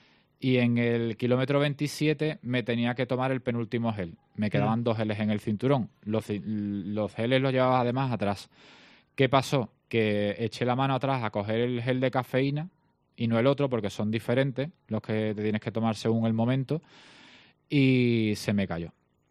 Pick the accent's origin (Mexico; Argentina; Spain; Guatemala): Spain; Cádiz, Andalusia; para los que somos de Cádiz